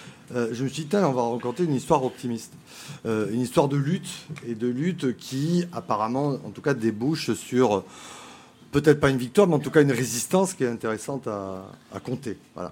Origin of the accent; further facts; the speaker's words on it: Bordeaux, Nouvelle-Aquitaine, France; Je suis originaire de Bordeaux et je connais un peu cette région du sud de la Gironde.